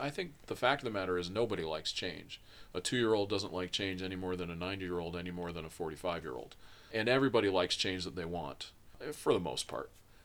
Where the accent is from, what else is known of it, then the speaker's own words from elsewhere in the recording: New England, United States; So I grew up in New England, And at the center of almost every New England town is a big white church with a steeple